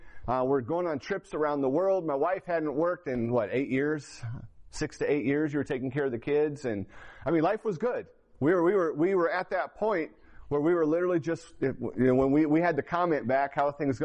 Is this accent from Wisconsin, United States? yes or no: no; Fort Wayne, Indiana, United States; my wife and I, like I said, we came from Fort Wayne.